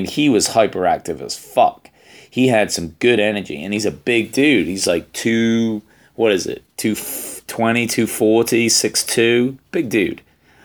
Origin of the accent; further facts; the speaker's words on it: England, United Kingdom; I'm English. I've never heard of any American being able to bring a gun to England and carry it.